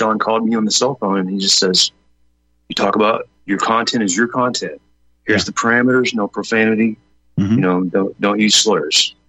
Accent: Ireland; Even though, as a Irishman who's apparently at the bottom of the evolutionary cult

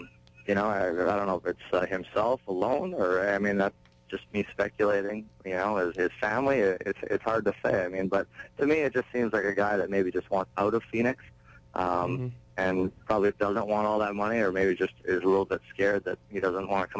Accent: Edmonton, Alberta, Canada; I grew up in Edmonton

